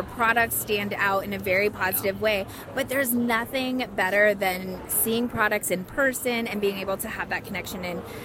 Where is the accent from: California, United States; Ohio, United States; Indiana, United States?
California, United States; San Diego; I made the decision to debut here on the West Coast because I'm from San Diego